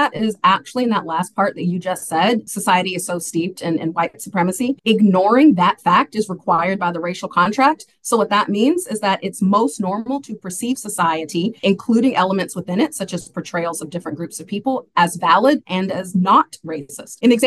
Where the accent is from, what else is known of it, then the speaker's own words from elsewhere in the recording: Nashville, Tennessee, United States; And I'm from Nashville. I know you have Nashville connections too.